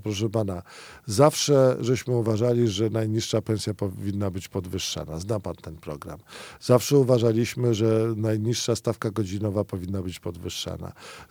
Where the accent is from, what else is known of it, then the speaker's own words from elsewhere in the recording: Łaguny, Masovian Voivodeship, Poland; Ja jestem ze wsi Łaguny spod Przasnysza